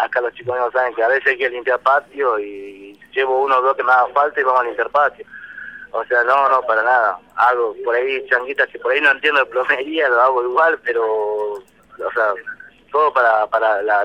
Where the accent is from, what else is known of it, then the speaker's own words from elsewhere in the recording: Formosa, Argentina; Yo soy de Formosa.